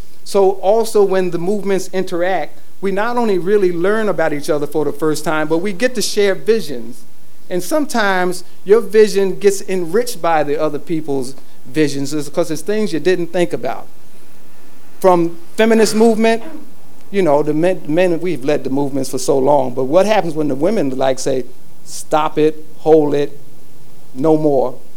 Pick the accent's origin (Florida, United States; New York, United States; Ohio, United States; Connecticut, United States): New York, United States; and the folks around Shaq, because I'm from New York.